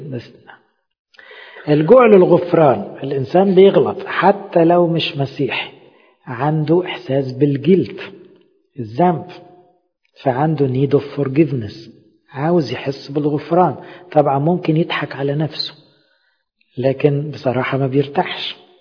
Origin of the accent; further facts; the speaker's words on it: Egypt; يعني احنا عندنا في مصر كتير من اللي بيدخلوا في المعاش